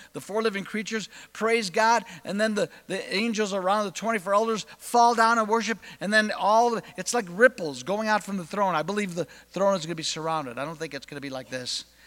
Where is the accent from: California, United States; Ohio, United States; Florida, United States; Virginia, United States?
California, United States; because I was raised in California, I had Jehovah's Witness friends who told me it was blasphemous to worship Jesus.